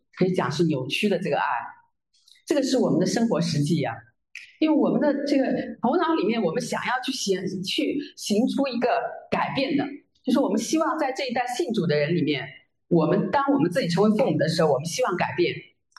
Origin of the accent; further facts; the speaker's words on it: China; 特别是像我们在中国大陆成长的背景里面